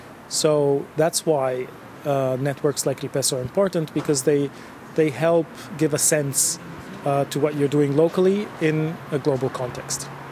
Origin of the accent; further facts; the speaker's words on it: Italy; English is a second language; I am from Italy